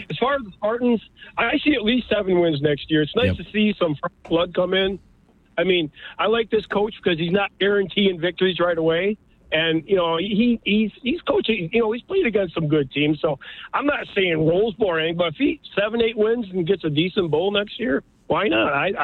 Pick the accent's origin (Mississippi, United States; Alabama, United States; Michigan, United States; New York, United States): Michigan, United States; DeWitt; Beautiful day in my hometown of DeWitt here.